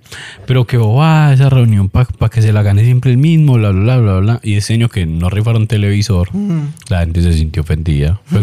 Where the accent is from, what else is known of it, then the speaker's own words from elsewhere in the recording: Colombia; yo era pobre, marica, pues yo allá seguía siendo colombiano.